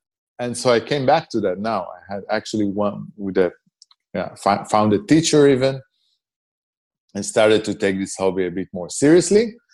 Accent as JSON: {"language": "English", "town": "Beersheba", "region": "Southern District", "country": "Israel", "tie": "born or raised there", "said": "Well, I was growing up in Be'er Sheva. It's in the southern part of Israel."}